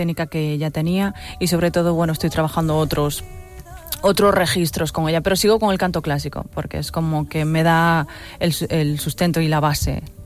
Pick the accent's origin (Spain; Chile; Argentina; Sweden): Spain; Tomiño, Galicia; Yo soy de Tomiño. Es del Baixo Miño, cerquita de Portugal. Yo tengo muchísima influencia portuguesa.